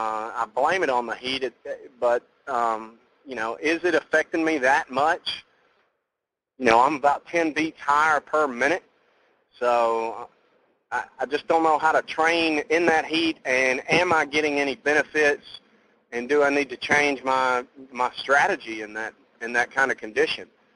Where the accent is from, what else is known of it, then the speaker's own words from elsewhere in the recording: Clarksville, Tennessee, United States; I'm from Clarksville, Tennessee.